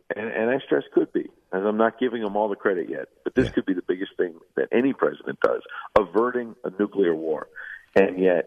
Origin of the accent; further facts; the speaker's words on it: Deer Park, New York, United States; I grew up in Deer Park on Long Island.